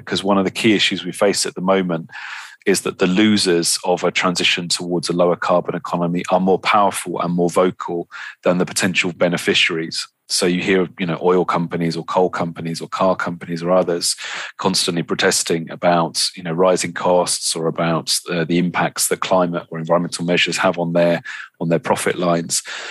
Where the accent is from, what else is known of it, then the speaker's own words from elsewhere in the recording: United Kingdom; in my home country in the UK